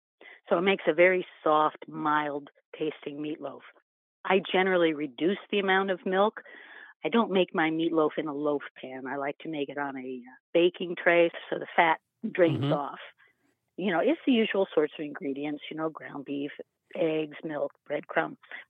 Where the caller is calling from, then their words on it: Worcester, New York, United States; I'm calling from Worcester, New York.